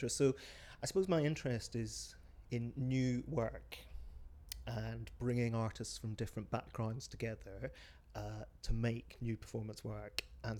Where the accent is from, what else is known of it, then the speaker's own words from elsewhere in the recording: Holywood, Northern Ireland, United Kingdom; moved away as an adult; Well, I grew up in Belfast, and to be accurate, I grew up in Hollywood, which also always sounds very exciting. It's Hollywood just to the east of Belfast. And I left at 18 to go to university in Glasgow.